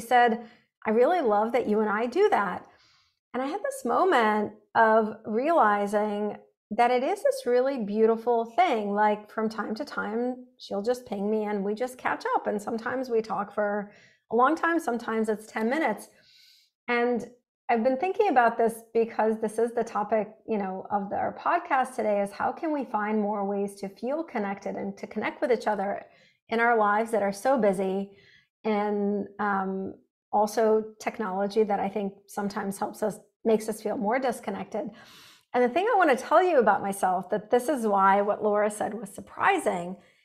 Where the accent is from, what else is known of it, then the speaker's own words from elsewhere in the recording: Russia; English is a second language; now in United States; when I was growing up in Russia